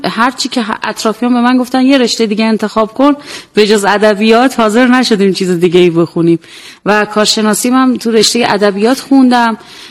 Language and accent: Persian; Andimeshk, Khuzestan, Iran; من شهرستان اندیمش به دنیا اومدم.